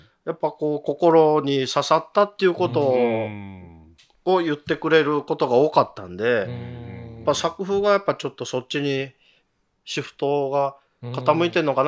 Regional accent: Kansai, Japan; やっぱ関西人としてね

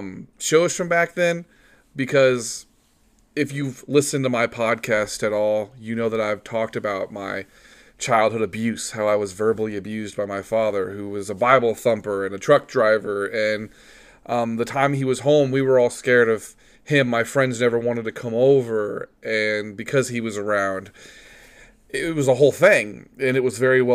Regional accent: Missouri, United States; born there; I'm starting to see that maybe it's for the best that I was born in Missouri and in the Midwest

